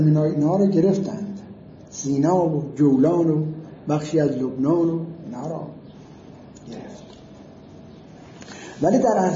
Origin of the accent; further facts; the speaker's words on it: Iran; ما ایرانی هستیم